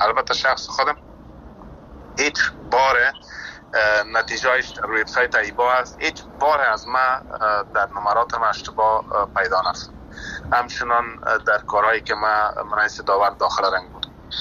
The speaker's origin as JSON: {"language": "Persian", "country": "Afghanistan", "tie": "born or raised there"}